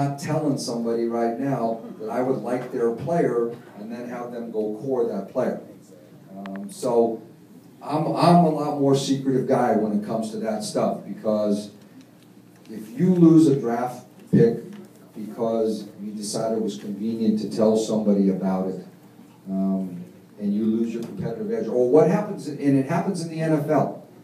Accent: California, United States; Now, I grew up in California. You looked out the window and said, same as yesterday.

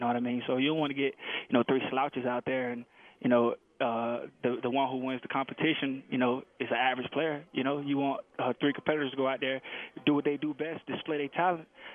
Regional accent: Tampa, Florida, United States; You know, I'm originally from Tampa, Florida.

